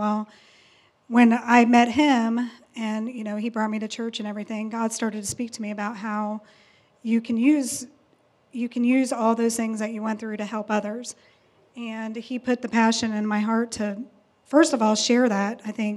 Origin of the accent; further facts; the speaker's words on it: California, United States; born there; also born or lived in Dallas, Texas / Germany / Maine / New Hampshire; we moved different places from like Texas, Dallas, Texas, Germany, Maine, New Hampshire. I was born in California, actually.